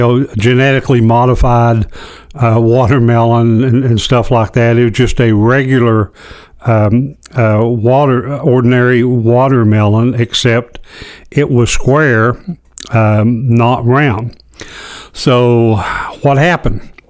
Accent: Appalachia, United States; I live here. I grew up in Appalachia.

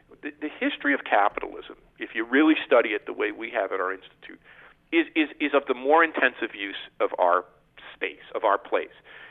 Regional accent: United States; now in Toronto, Canada; You know, I'm an American. I live in Greater Toronto.

